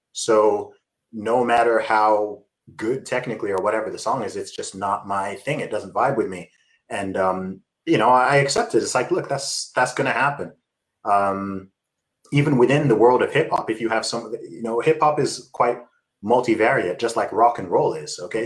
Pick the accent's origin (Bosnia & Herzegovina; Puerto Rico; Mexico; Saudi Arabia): Saudi Arabia; I mean, I grew up in Saudi Arabia.